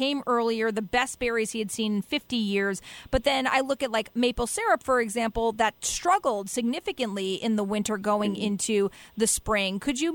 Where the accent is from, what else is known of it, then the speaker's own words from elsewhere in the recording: Connecticut, United States; also born or lived in Vermont; Being born and raised in Connecticut, I don't think I ever really understood the importance of the Department of Ag or even farmers in general. It wasn't until I lived in Vermont